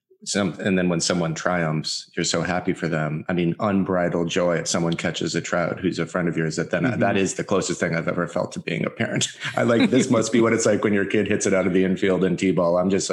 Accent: Minnesota, United States; but because I'm actually from Minnesota, I'm contractually obligated to loathe the Packers

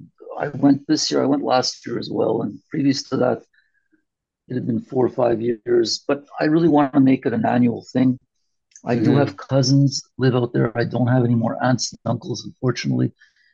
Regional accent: Canada; I explained that I am from Canada, though I am Israeli

